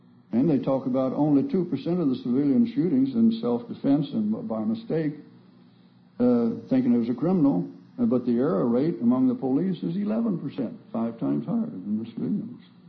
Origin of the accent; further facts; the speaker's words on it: Texas, United States; Well, I came from Andrews County, Texas, and they've got oil coming out of their ears down there.